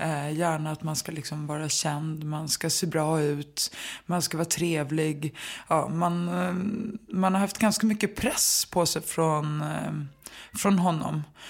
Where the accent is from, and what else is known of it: Stockholm, Stockholm County, Sweden; born or raised there